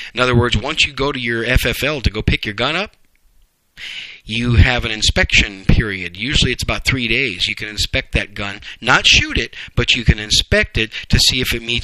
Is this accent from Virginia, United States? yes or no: no; Wisconsin, United States; One of them is my home state of Wisconsin. Those pinheads up there in Cheeseland.